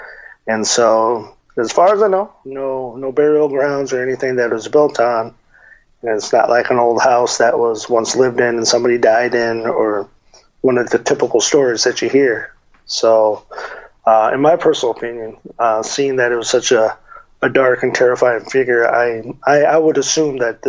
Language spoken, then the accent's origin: English; Tucson, Arizona, United States; but I remember hearing about it growing up in Tucson.